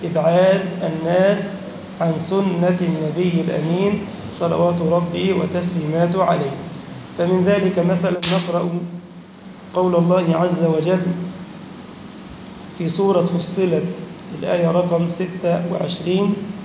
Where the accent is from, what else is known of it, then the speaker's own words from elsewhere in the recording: Egypt; اللهم اجعل بلدنا مصر سخاء رخاء وسائر بلاد